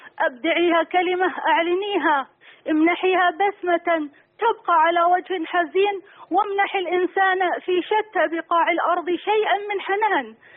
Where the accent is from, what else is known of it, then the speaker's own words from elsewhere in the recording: Saudi Arabia; أنا شاعرة من السعودية.